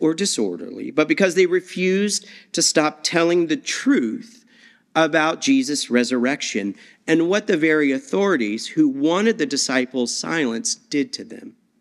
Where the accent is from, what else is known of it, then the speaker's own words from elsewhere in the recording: United States; Who I am, not only as an American, but as a white man.